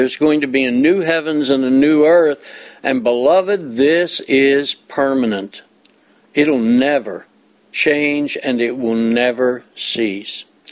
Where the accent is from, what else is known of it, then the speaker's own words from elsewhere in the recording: United States; born there; I'm an American. I was born here, and I'm so thankful.